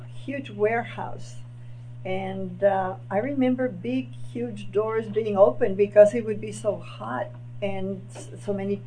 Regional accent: Mission, Texas, United States; moved away; also born or lived in Laredo; We grew up in Mission, born and reared in Mission. I left Mission in 1958, but before that, we had lived in Mission.

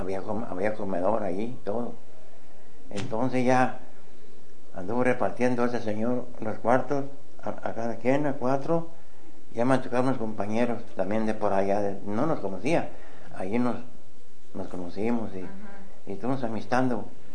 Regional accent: San Martín Hidalgo, Jalisco, Mexico; born there; moved away; Nací en San Martín Hidalgo, Jalisco.

